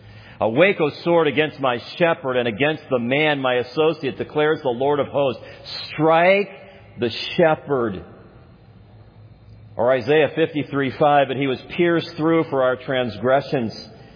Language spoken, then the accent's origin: English; Gary, Indiana, United States; Now, I grew up in Gary. I knew what happened when that occurred, right?